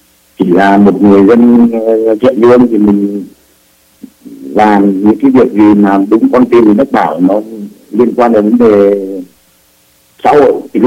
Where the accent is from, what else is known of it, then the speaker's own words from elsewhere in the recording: Hanoi, Vietnam; em sinh ra và lớn lên Hà Nội, nhưng mà như quê quán thì là bố mẹ ở Nghệ An miền Trung, là cái đất là cái nơi của cộng sản đó.